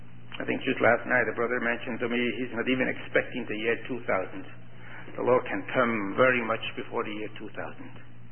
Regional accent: Switzerland; I came originally from Switzerland. It's the land of the many banks.

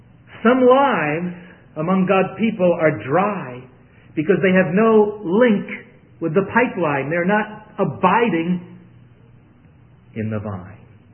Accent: Brooklyn, New York, United States; I was raised on Lowell Thomas. We lived with our grandparents in Brooklyn, New York

